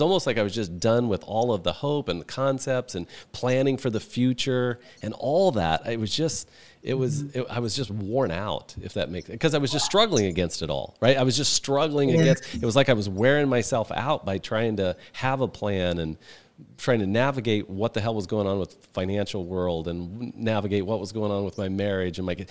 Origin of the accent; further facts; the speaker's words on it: Midwest, United States; I've been to gong baths, and I'm from the Midwest.